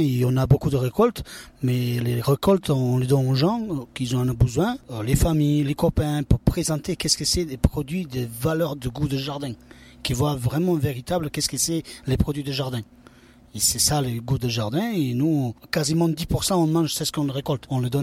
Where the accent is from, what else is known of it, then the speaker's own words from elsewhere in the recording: Bosnia & Herzegovina; French is a second language; En fait, mon enfance, depuis ma naissance, je viens des pays d'Est, de Bosnie.